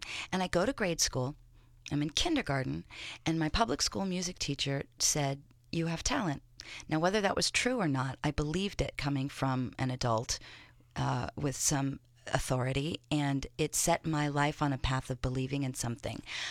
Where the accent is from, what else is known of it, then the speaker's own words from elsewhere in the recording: Indianapolis, Indiana, United States; I was very lucky growing up in Indianapolis that there were performing arts schools.